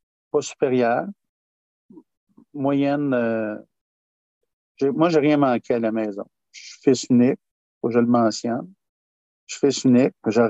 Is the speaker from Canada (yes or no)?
yes; Drummondville, Quebec, Canada; born there; also born or lived in Pierrefonds / Laval; je suis né à Drummondville et on a vécu une certaine période dans le coin de Pierrefonds par la suite. Mais vraiment arrivé à Laval aux alentours de 1978.